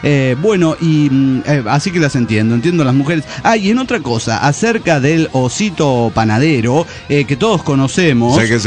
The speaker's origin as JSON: {"language": "Spanish", "town": "León", "region": "Guanajuato", "country": "Mexico", "tie": "born or raised there", "said": "cuando vivía en León, es mi tierra, que extraño un chingo. Iba por las calles de mi ciudad natal"}